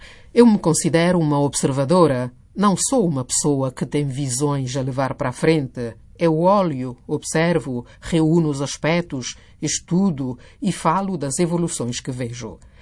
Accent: Austria; Portuguese is a second language; Como austríaca, posso compreender que muitas mulheres, quando vou à Áustria ou à Alemanha, falamos a mesma língua

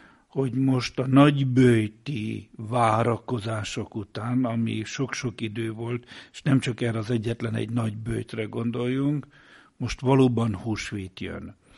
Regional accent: Geszteréd, Szabolcs-Szatmár-Bereg, Hungary; Gyermek és ifjúkoromban, a szülőfalumban, Geszteréden

